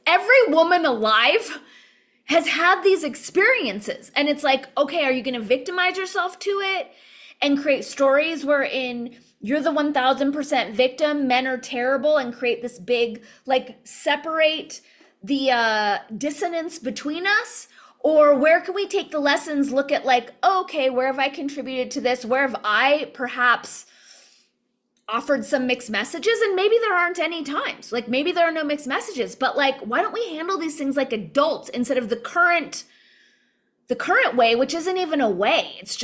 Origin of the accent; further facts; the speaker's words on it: California, United States; because I'm so open, born and raised in California, being wired the way I'm wired